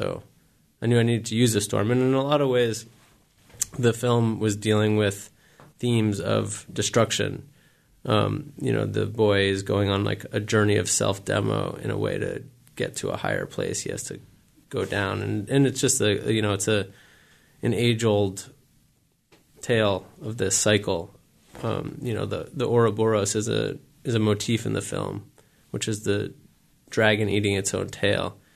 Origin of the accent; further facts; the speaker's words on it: New York City, New York, United States; as a New Yorker who rides the subway regularly